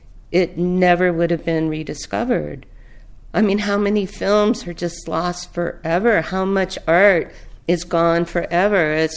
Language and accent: English; El Paso, Texas, United States; I mean, I grew up in El Paso, Texas, on the border. You could see the Rio Grande River from our front porch.